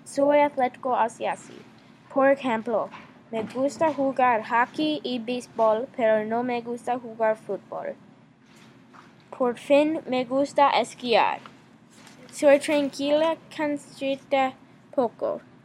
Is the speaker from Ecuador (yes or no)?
no; Atlanta, Georgia, United States; Spanish is a second language; Yo soy de Atlanta, Georgia.